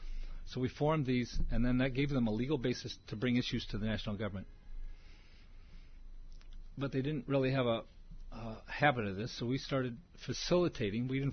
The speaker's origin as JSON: {"language": "English", "region": "Iowa", "country": "United States", "said": "If any of you have been to the Midwest, where I come from Iowa, we have county fairs."}